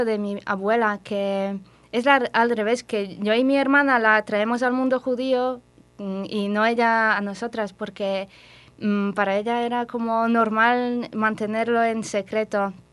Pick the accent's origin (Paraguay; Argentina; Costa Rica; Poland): Poland; Kraków, Lesser Poland; Soy polaca, de Cracovia, por eso mi nombre, bueno, es polaco, sí.